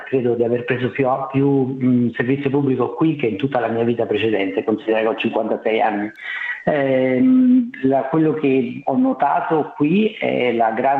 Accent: Rome, Lazio, Italy; Ovviamente io vengo da Roma, quindi il confronto è assolutamente impietoso

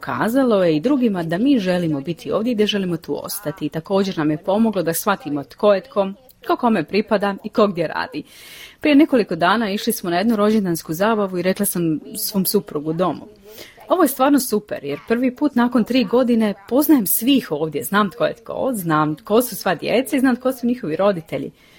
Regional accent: Australia; Croatian is a second language; Naši očevi nisu govorili hrvatski s nama dok smo odrastali. U Australiji nismo izloženi hrvatskom jeziku kao što Hrvati jesu engleskom.

